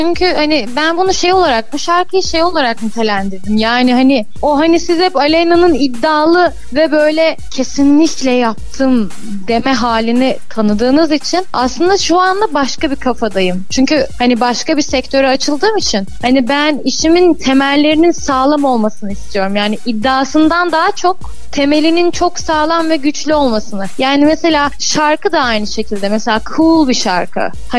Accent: İzmir, Turkey; also born or lived in Konya; benim doğum yerimin Konya olması bana çok şey kattı. Çünkü doğdum, sonra tabii hemen İzmir'e taşındık. Yani birkaç yıl kaldım. Hemen İzmir'e taşındık

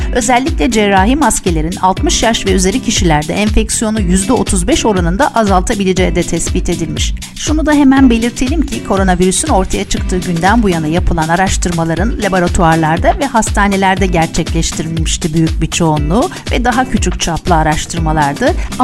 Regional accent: İzmir, Turkey; Tabii bir İzmirli olarak 9 Eylül'ü kutlamadan geçmem de mümkün olmayacak.

